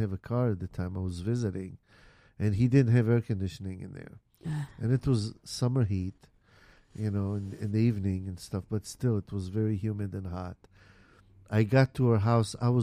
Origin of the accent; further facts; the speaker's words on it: United States; Yeah, but I'm from America, so I dress nice.